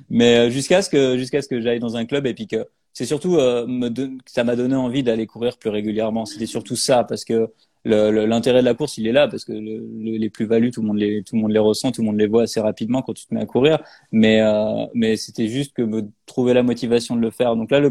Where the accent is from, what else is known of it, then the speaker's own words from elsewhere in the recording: France; now in Canada; Ah oui, je viens de la France, effectivement, avant ça. Bon, ça se reconnaît, je pense.